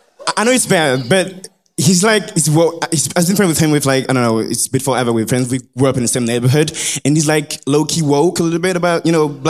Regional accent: France; I'm from France. I just flew in yesterday

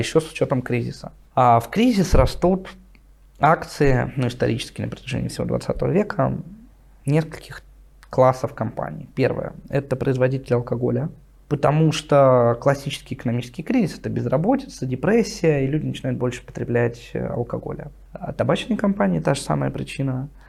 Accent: Russia; born there; я родился в Советском Союзе, в России.

